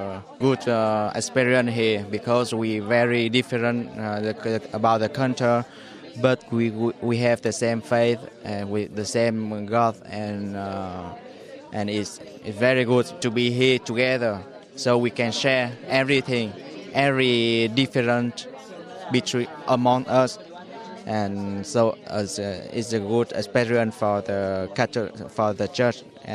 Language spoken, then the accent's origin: English; Vietnam; I'm from Vietnam.